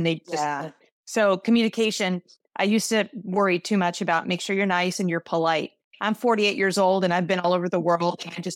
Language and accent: English; Orlando, Florida, United States; And then there's my hometown of Orlando, which is awful.